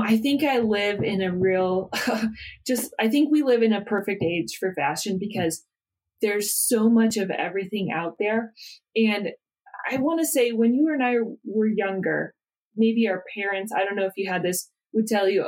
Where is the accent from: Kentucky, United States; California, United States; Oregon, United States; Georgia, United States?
Oregon, United States; with my history of, you know, my family and growing up in Oregon and around runners, being in Colorado and making outdoor gear is just a great fit.